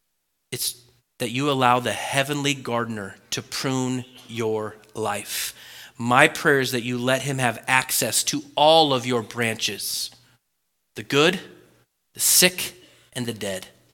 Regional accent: Oregon, United States; Now, I grew up in Oregon, born and raised.

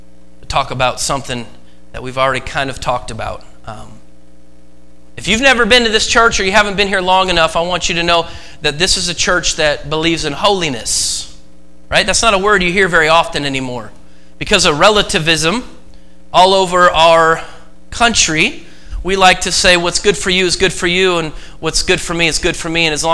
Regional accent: Oregon, United States; I was born and raised in the United Methodist Church in Oregon.

